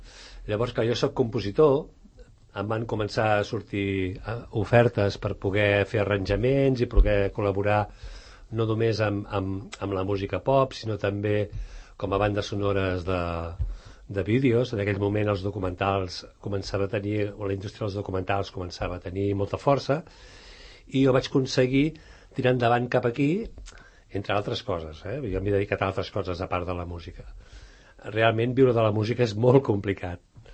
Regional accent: Badalona, Catalonia, Spain; now in Terrassa, Spain; Jo sóc nascut a Badalona i és on he viscut més temps de la meva vida

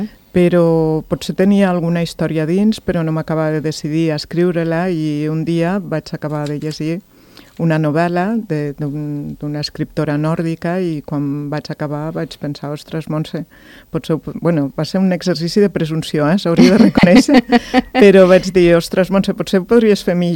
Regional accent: Lleida, Catalonia, Spain; perquè jo sóc de Lleida

